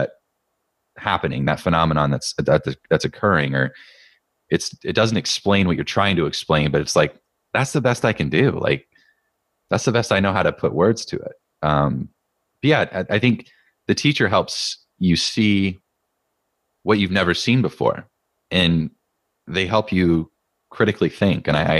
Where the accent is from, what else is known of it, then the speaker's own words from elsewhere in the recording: United States; And I, as an American, I can say with brute force and ignorance